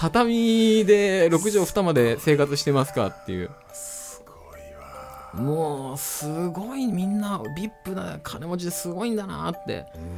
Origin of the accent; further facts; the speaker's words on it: Kochi, Japan; 私当然東高知出身なので何回も言いますけど